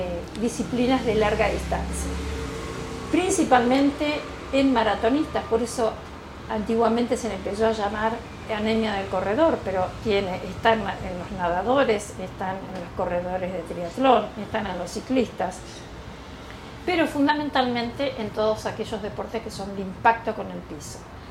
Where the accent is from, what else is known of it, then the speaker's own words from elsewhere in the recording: Argentina; Bueno, como ya lo han notado, soy argentina.